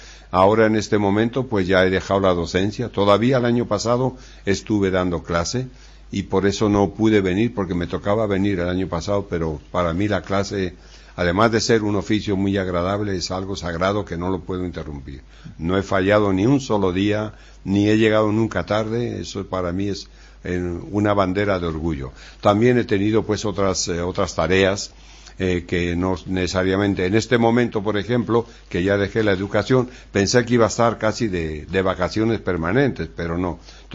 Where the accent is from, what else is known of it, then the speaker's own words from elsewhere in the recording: Spain; now in Nicaragua; Yo tengo la doble nacionalidad. Soy nicaragüense por adopción y soy español por nacimiento.